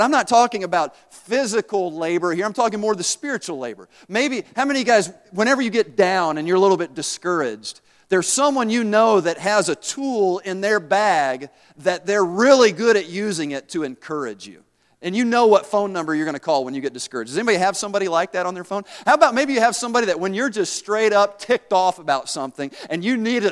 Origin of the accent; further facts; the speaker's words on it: Tennessee, United States; Now, I'm from Tennessee, and we used that word a lot when I was down there, right?